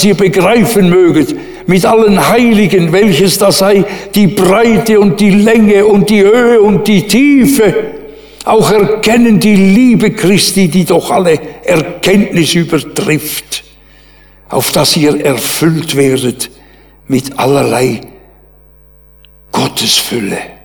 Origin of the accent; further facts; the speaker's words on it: Switzerland; ich wurde da als Schweizer, wisst ihr, als satter Schweizer, dem es immer gut gegangen ist, immer kleiner